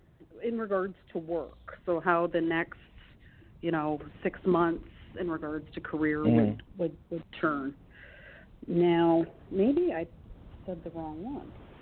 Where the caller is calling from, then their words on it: Canada; I'm calling from Canada.